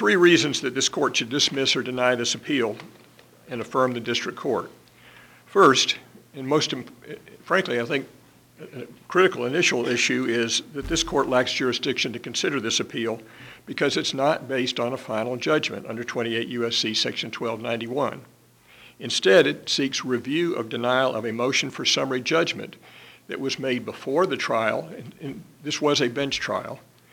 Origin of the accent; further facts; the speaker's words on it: Atlanta, Georgia, United States; I'm from Atlanta, Georgia.